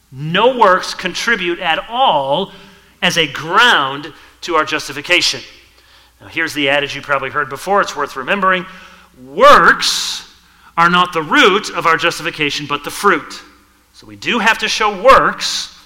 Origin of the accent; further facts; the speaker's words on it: Michigan, United States; it comes from my many years living in Michigan. And I grew up in Michigan and grew up playing pond hockey